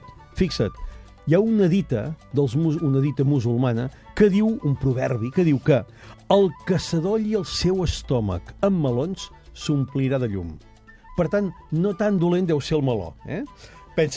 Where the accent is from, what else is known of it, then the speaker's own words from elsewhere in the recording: Girona, Catalonia, Spain; Home, soc de Girona, jo.